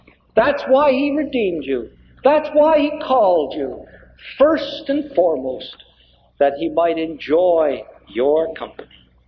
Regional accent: Canada; being a Canadian

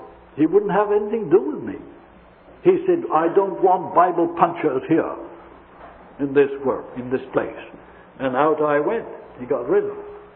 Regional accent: Scotland, United Kingdom; I'm of Scottish extract, you know, brother. Brought up in one of these big old kirks, as we call them in Scotland.

